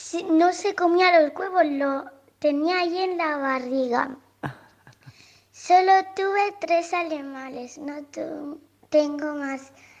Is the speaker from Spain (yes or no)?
yes; San Pedro del Pinatar, Region of Murcia, Spain; soy de San Pedro del Pinatar y tengo 7 años.